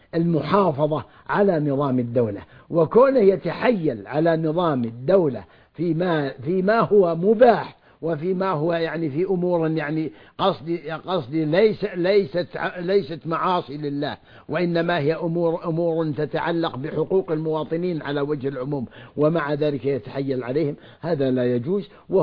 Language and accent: Arabic; Saudi Arabia; في بلادنا المملكة العربية السعودية